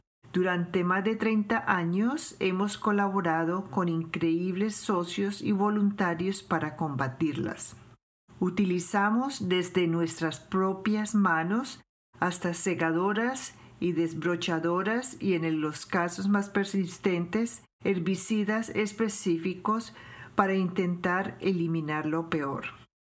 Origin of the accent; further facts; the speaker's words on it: Portland, Oregon, United States; Crecí en Portland y pasé mi infancia con el desfiladero como mi patio trasero.